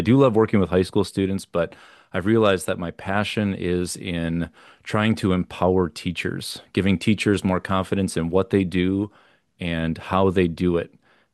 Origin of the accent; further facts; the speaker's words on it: Wisconsin, United States; I'm from Wisconsin, but winters are always a little tough.